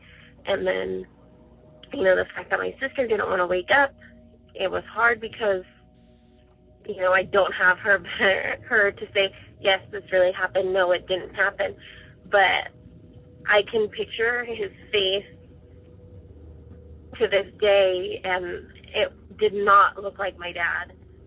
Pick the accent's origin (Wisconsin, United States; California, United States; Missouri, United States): California, United States; I'm from California.